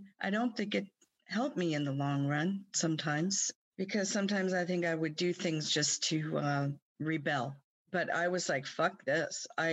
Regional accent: Oakland, California, United States; I was brought up in Oakland, and I'm 67, so this was during the heyday in the Bay Area.

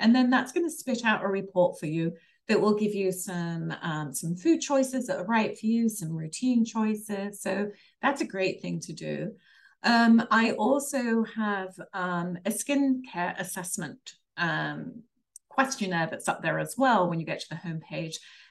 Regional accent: England, United Kingdom; It's called A Cup of Tea because I'm English.

